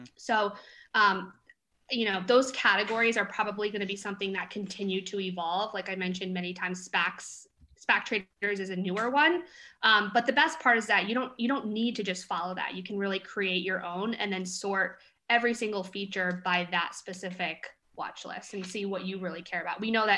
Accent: Connecticut, United States; I'm on the East Coast. I'm from Connecticut.

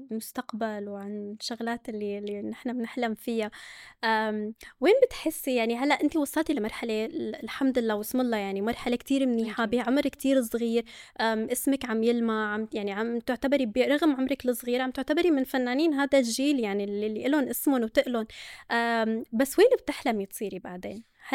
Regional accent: Syria; نحن كلياتنا كسوريين قبل هذا الموضوع كانت جميع مخططاتنا هي خارج سوريا

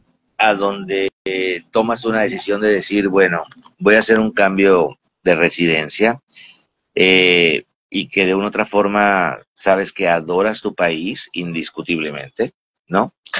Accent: Mexico; Y digo, tú como mexicana y yo como mexicano

